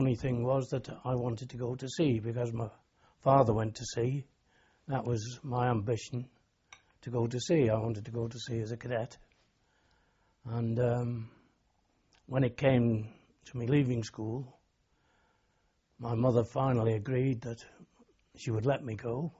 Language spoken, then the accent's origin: English; Port Sunlight, North West England, United Kingdom; also born or lived in Liverpool; No. When I was 9 months old, I went over to live in Port Sunlight on the Wirral.